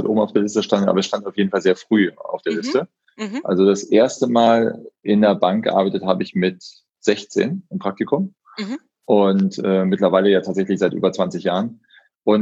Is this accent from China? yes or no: no; Solingen, North Rhine-Westphalia, Germany; now in Frankfurt, Germany; Ich komme ganz gebürtig aus Solingen, also die Messerstadt. Und bin da auch aufgewachsen. Habe dann relativ früh berufsbedingt den Wechsel nach Frankfurt gemacht. Und aber ganz ursprünglich mal Solingen.